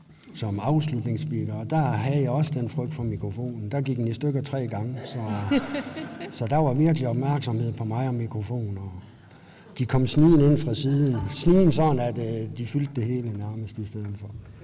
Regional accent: Aalborg, North Denmark Region, Denmark; Jeg er født og opvokset i Aalborg. Jeg er 48 år

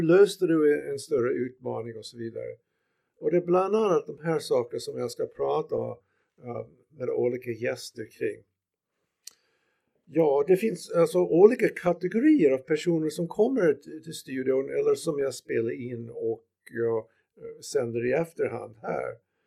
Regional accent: United States; jag är amerikan

